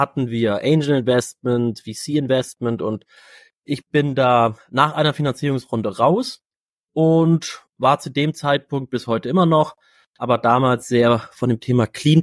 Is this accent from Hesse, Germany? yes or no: no; Cologne, North Rhine-Westphalia, Germany; Und ich komme aus Köln